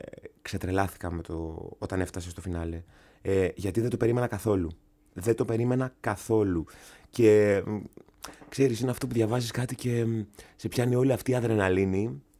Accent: Thessaloniki, Central Macedonia, Greece; now in Athens, Greece; μεγάλωσα στη Θεσσαλονίκη, στα Μετέωρα, που είναι λίγο πιο ψηλά. Και ζω στην Αθήνα. Από τότε που τέλειωσα τη σχολή στη Θεσσαλονίκη, το Κρατικό Θέατρο Βορείου Ελλάδος, ναι. το 2011. Mm-hmm. Και το 2012 μετακόμισα στην Αθήνα.

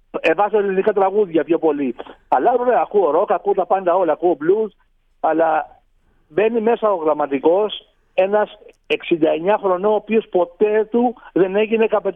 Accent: Corfu, Ionian Islands, Greece; Τραγουδάω επειδή είμαι από την Κέρκυρα, επειδή έχω λεφτά, επειδή έχω παιδιά και επειδή έχω εγγόνια.

